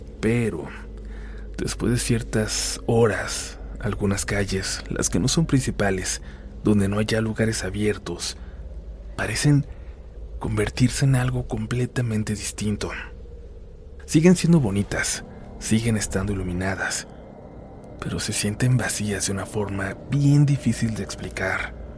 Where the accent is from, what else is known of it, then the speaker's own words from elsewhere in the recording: Iztapalapa, Mexico City, Mexico; Soy de Iztapalapa